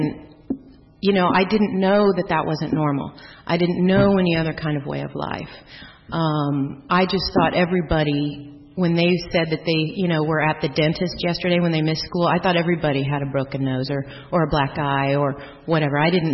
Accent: California, United States; born there; I was born on April 10th, 1968 in, yes, I'm 40, and that was in Southern California.

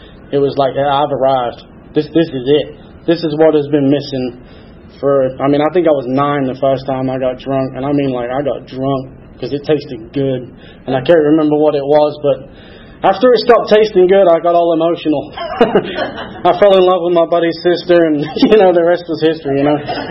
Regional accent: Hull, Yorkshire and the Humber, United Kingdom; also born or lived in Canterbury; I grew up down there till I was about five, and then we moved over to moved north into a little town called Hull. Can't even begin to tell you where it's near. It's not far from Manchester, we'll put it that way. Grew up there.

